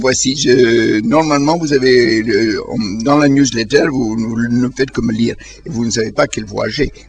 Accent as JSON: {"language": "French", "town": "Naples", "region": "Campania", "country": "Italy", "tie": "born there", "also_born_or_lived": "Turkey", "said": "je suis né à Naples, j'ai vécu en Turquie et tout le reste"}